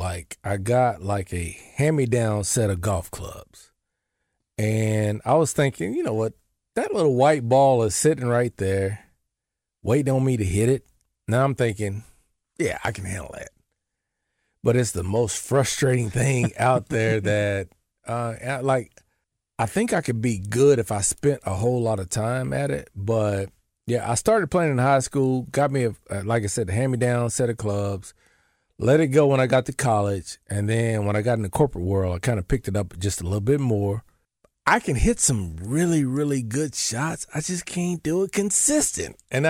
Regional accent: Duncan, Oklahoma, United States; So we had a country club, and then we had a place called Twin Oaks. I played a lot at Twin Oaks.

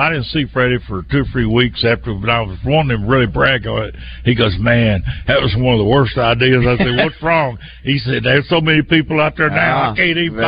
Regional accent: Grady, Arkansas, United States; and I'm from Grady and Tamo, so that was the connection. We were both from down in the South Arkansas

